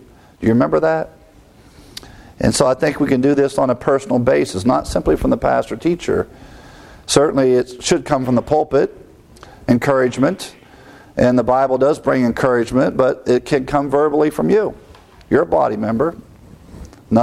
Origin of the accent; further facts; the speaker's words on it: Ohio, United States; But growing up in Ohio when it's cold, and this time of year, everyone was sick.